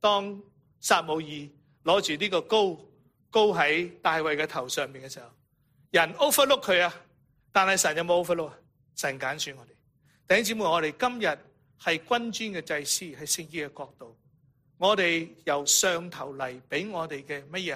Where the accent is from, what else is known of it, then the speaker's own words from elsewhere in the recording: Guangdong, China; 我们广东人真的好传神的